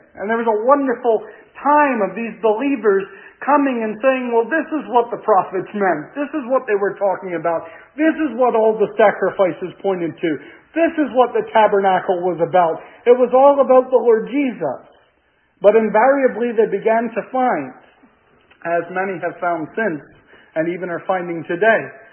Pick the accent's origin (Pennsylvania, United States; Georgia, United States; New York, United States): Pennsylvania, United States; Reading; I'm from Reading, Pennsylvania, as was announced. That's about 1 hour northwest of Philadelphia. That's pretty much the same area I've grown up in.